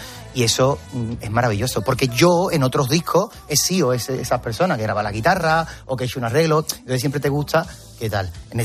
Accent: Cádiz, Andalusia, Spain

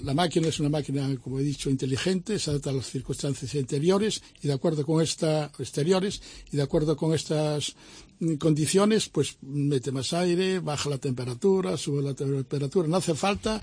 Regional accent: Vigo, Galicia, Spain; now in Seville, Spain; yo llevo 51 años aquí en Sevilla y ya me considero también sevillano, soy de Vigo, soy gallego, estupendo, y para mí es un orgullo mantener todavía el acento, pero yo la verdad llevo 51 años aquí

